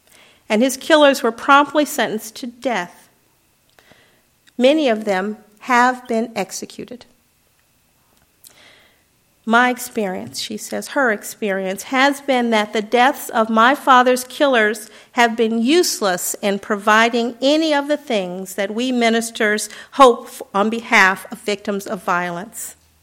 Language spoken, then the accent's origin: English; Detroit, Michigan, United States; I grew up in Detroit, Michigan, in a neighborhood that became increasingly violent as the economy deteriorated and the drug and gang culture took over.